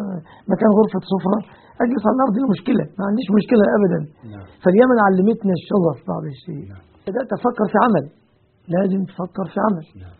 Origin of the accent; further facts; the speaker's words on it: Egypt; عندنا في مصر